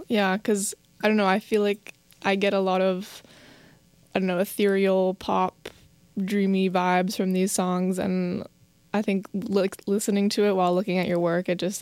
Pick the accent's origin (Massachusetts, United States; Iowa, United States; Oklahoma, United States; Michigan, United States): Massachusetts, United States; Arlington; I'm also from Massachusetts. I'm from Arlington